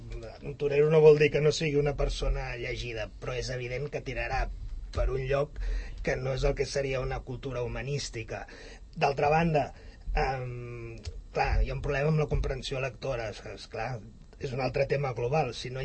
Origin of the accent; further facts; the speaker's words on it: Cerdanyola, Catalonia, Spain; jo sóc de Cerdanyola i és pràcticament inexistent